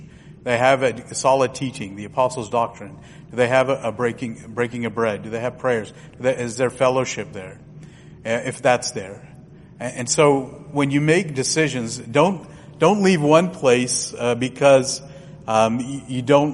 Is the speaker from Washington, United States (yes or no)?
no; Detroit, Michigan, United States; born there; you know, I was born in Detroit. You know, I don't know how to read or write Malayalam, but I can understand Malayalam because of my parents.